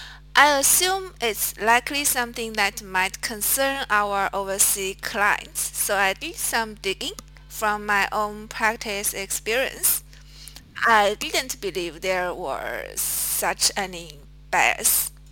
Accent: China; English is a second language; from China. I'm now the head of patents China of Spruson & Ferguson.

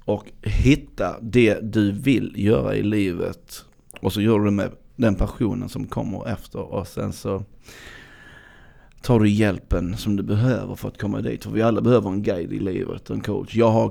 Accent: Sweden; Även om jag är född i Sverige och uppvuxen här och mamma är svensk och... så känns det ändå rätt.

